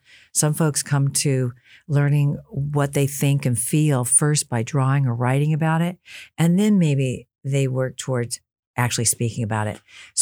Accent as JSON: {"language": "English", "town": "Seattle", "region": "Washington", "country": "United States", "tie": "born or raised there", "said": "I grew up in Seattle, so it was rainy, so you wore a coat"}